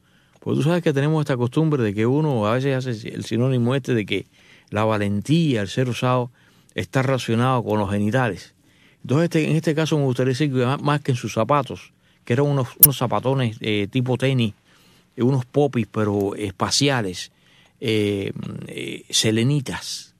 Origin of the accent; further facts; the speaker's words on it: Cuba; para nosotros que somos cubanos, sabemos que el descubrimiento de América donde tiene lugar es en Cuba